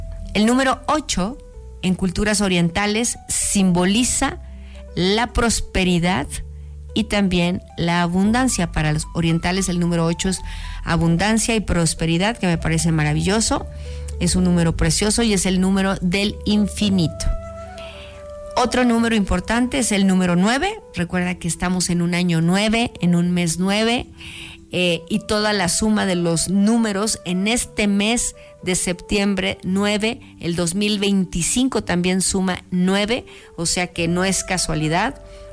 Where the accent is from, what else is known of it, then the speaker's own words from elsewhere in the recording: Mexico; todos somos mexicanos y lo que pasa en Nayarit, lo que pasa en Los Cabos, en La Paz, en Acapulco, en Oaxaca, en Chiapas, en Veracruz, en cualquier parte de nuestro México lindo y querido